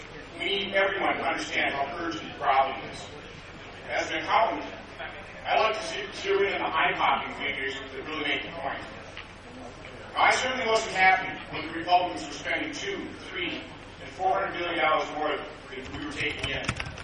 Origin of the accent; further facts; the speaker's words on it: United States; I'm 55 years old. I grew up in America, the value part.